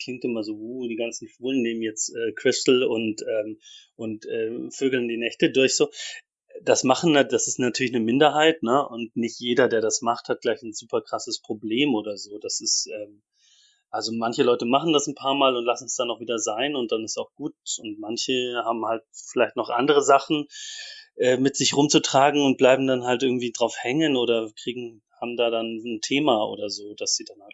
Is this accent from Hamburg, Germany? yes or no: no; Ansbach, Bavaria, Germany; und dann noch in so einer Laiengruppe in Ansbach, wo ich aufgewachsen bin.